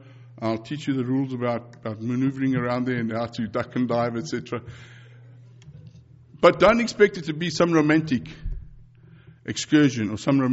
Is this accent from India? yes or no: no; Johannesburg, Gauteng, South Africa; born there; I was born in Johannesburg on the 24th of April in 1953. That makes me exactly 55 years old now.